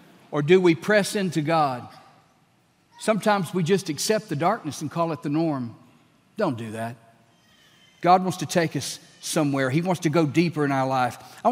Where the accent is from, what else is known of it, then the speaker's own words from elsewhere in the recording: Texas, United States; I am a Texan.